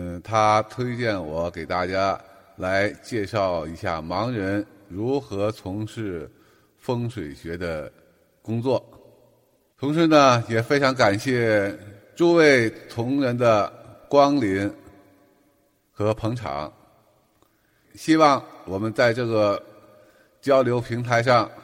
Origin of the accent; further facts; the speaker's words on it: Tianjin, China; 我来自于天津，